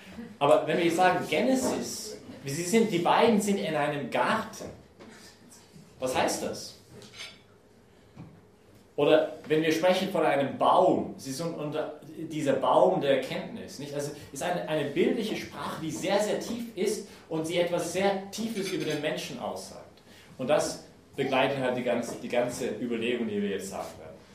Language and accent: German; British Columbia, Canada; German is a second language; now in Austria; ich liebe Berge, ich komme aus British Columbia in Kanada, unser Hausberg ist 4000 Meter